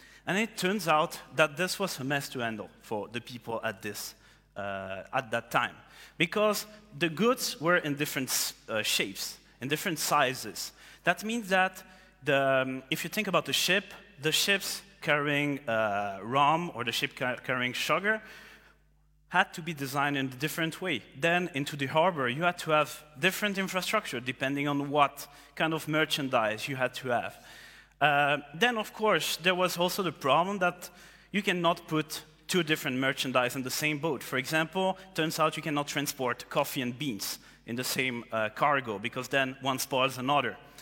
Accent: Romandy, Switzerland; English is a second language; As my last name suggests, I come from the French part. That's why I'm having this talk in English. My German is noch nicht so gut.

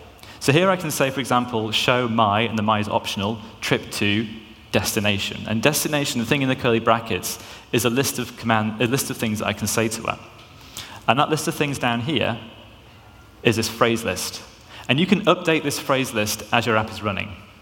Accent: United Kingdom; I have to try and put on an American accent, because otherwise he doesn't always understand me with me being British.

